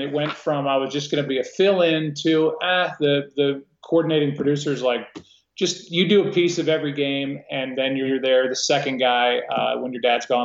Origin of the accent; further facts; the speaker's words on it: St. Louis, Missouri, United States; I grew up in St. Louis. Everybody knew my dad.